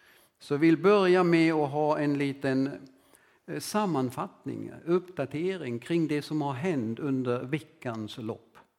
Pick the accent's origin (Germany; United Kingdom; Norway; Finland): Germany; Själva kommer vi båda ifrån Tyskland, det har ni redan hört.